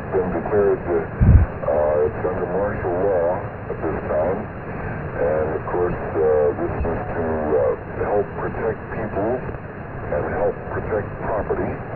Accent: California, United States; There I go. I'm a Californian.

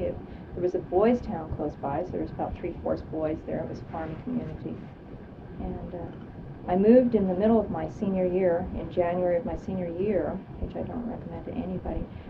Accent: West Orange, New Jersey, United States; also born or lived in Newark, United States; I was born in Newark, New Jersey. Lived and raised in West Orange, New Jersey.

